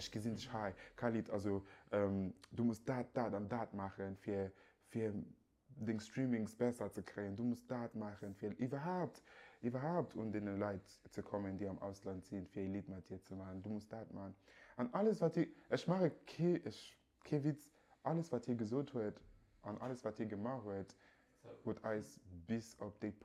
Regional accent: Nigeria; German is a second language; ich komme aus Nigeria

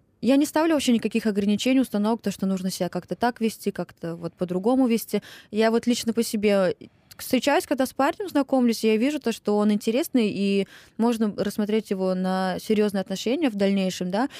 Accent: Belebey, Bashkortostan, Russia; В Белебей, я же родом из Белебея.

